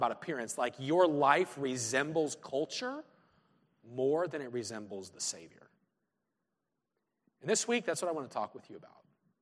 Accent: Greeley, Colorado, United States; we grew up in Greeley, Colorado, farming town.

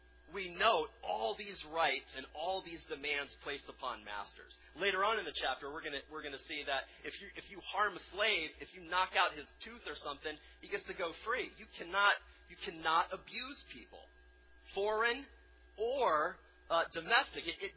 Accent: South Carolina, United States; I read this week some old laws, I'm from South Carolina. I was curious to see, you know, old South Carolina laws.

